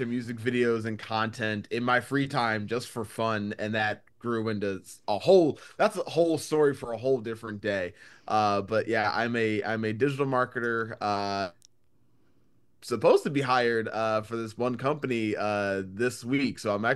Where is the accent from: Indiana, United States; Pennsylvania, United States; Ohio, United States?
Pennsylvania, United States; Philadelphia; But also, I'm from Philly.